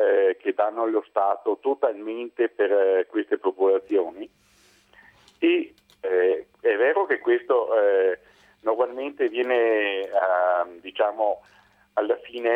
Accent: Schio, Veneto, Italy; Buonasera, sono di Schio, non di Vicenza.

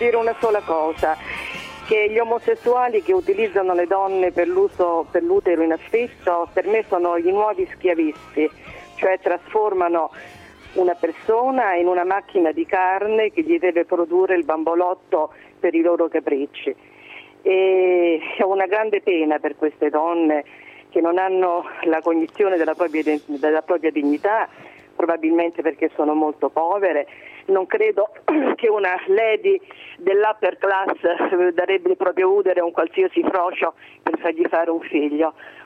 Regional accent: Rome, Lazio, Italy; io sono romana

